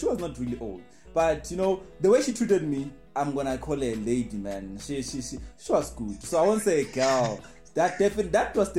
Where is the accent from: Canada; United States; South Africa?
South Africa; Nelspruit, Mpumalanga; I'm from Nelspruit in Mpumalanga, Swati guy from Ematsulu. Then I traveled to school, varsity, to come to Mahikeng in the Northwest University. here in Mafikeng campus.